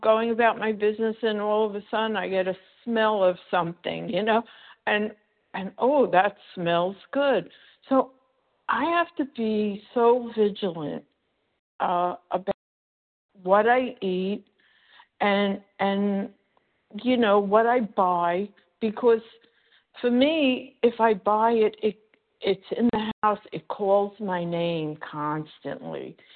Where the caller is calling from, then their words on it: Florida, United States; Good morning. … from Florida.